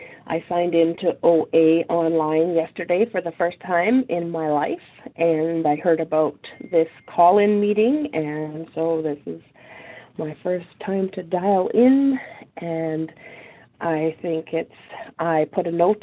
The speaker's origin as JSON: {"language": "English", "region": "Northern Canada", "country": "Canada", "said": "I'm from Northern Canada"}